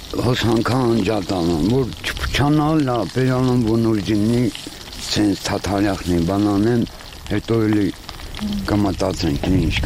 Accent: Yerevan, Armenia; ես իմ Երևանից եմ ջան

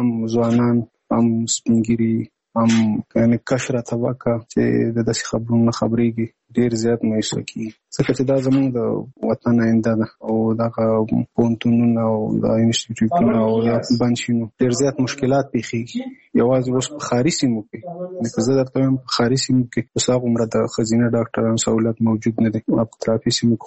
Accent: Nangarhar, Afghanistan; now in Kabul, Afghanistan; زموږ کور په ننګرهار کښې دی زه په کابل کښې یم

